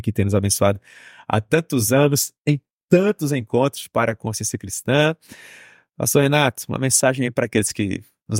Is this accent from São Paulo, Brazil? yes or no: no; Campina Grande, Paraíba, Brazil; Nós aqui que somos de Campina Grande, todos nós sabemos